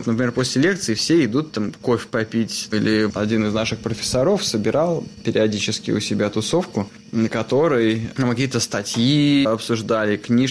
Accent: Russia; now in United States; Приехал я из России, где я был уважаемый человек.

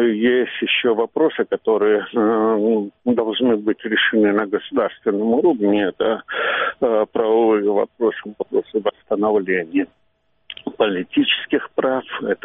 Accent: Crimea, Ukraine; Это небольшой секрет, как каждый крымский татарин. Собственно говоря, это была не просто боль родителей и так далее. Это уже была моя личная боль.

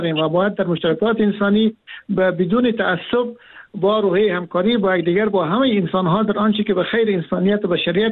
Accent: Afghanistan; ما ساکنان سرزمین افغانستان، ما افغان هستیم، ما فرزندان افغانستان هستیم و ما در جغرافیای کشوری به نام افغانستان زندگی میکنیم

